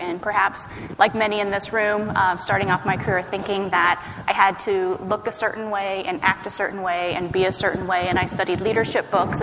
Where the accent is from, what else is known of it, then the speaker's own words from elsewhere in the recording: Ohio, United States; I'm from Ohio, too.